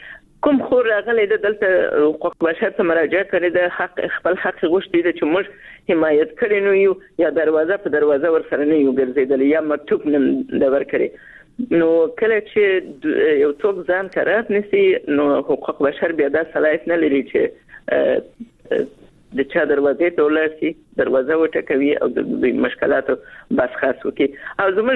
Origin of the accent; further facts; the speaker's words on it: Afghanistan; زه د افغانستان یو وګړی یم